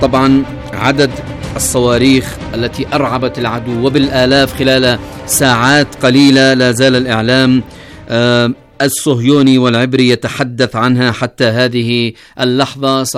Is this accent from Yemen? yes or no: yes; Sanaa, Amanat Al Asimah, Yemen; نحن من صنعاء نعلن دعمنا ومساندة المقاومة الفلسطينية بكل قوة.